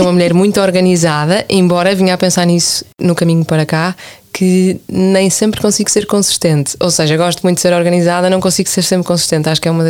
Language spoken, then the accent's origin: Portuguese; Vila Nova de Gaia, Norte, Portugal; Gosto sempre de dizer que não sou do Porto, sou de Miramar, que na verdade é em Gaia.